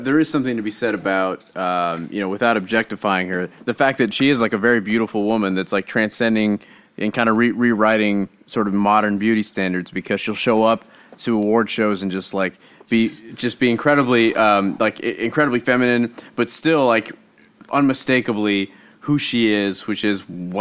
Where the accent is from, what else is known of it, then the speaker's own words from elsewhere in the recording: Austin, Texas, United States; I grew up in Austin. My mother's a professor at UT.